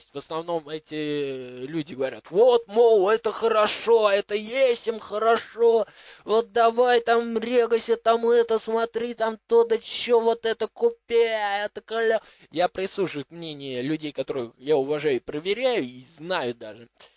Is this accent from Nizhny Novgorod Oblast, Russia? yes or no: yes; Nizhny Novgorod, Nizhny Novgorod Oblast, Russia; Вот, если захочу куда-то смотаться из Нижнего Новгорода, так я смотаюсь из Нижнего Новгорода, но вернусь всегда туда, потому что мои корни, мое начало всегда от Нижнего Новгорода происходит.